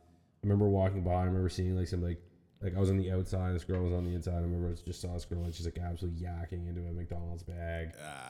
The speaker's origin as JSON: {"language": "English", "town": "Ottawa", "region": "Ontario", "country": "Canada", "said": "You know, I'm from Ottawa. Love Ottawa."}